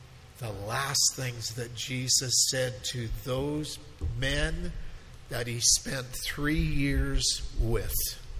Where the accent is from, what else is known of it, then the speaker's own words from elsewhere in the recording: Promised Land, Saskatchewan, Canada; My wife was raised in Stonewall. I was raised in the Promised Land, Saskatchewan. And I came here to go to Bible College, Winnipeg Bible College.